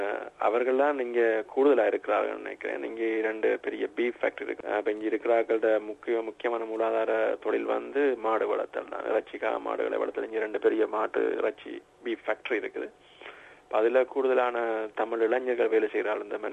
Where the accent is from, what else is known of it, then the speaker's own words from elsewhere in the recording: Kilinochchi, Northern Province, Sri Lanka; பொதுவாக நான் இலங்கையில கிளிநொச்சி மாவட்டத்தை சேர்ந்தவன். நான் சிறு வயதுல படிச்சது முக்காவாசி கிளிநொச்சியில்தான்.